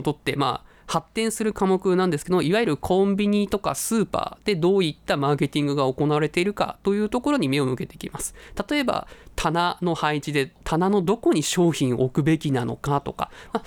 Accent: Chiba, Japan; あ、千葉県です。

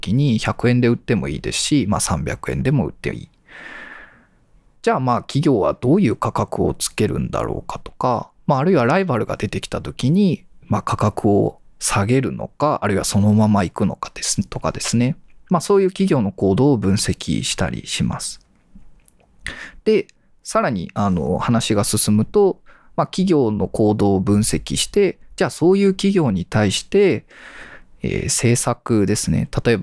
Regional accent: Osaka, Japan; moved away as an adult; also born or lived in Kyoto; 生まれ育ったのは大阪でして、で大学で、京都に行きまして、そこで大学院を卒業して、その後、就職して高崎経済大学、2020年に赴任しました。

